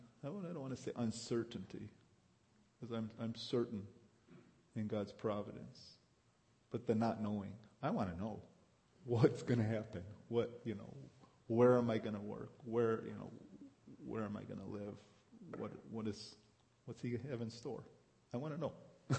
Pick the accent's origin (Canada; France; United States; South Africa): United States; Kalamazoo, Michigan; I'm from Kalamazoo. Yep, born and raised here.